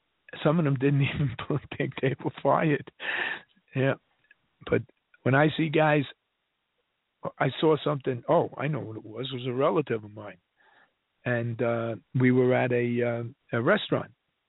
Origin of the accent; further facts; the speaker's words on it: New York, United States; My wife and I, we won a trip to New York. We're from New York.